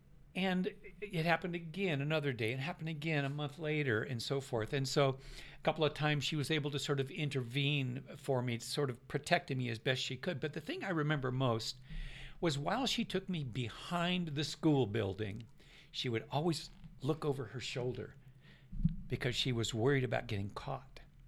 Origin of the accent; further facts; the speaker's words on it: California, United States; And so it was difficult growing up in Shasta County, which was far more racist than it is now.